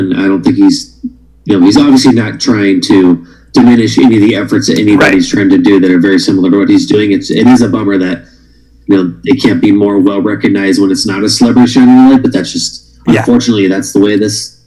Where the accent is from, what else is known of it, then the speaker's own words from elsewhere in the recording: Akron, Ohio, United States; But this is my home. And I'm from Akron and I went to high school here and I still practice the high school every once in a while.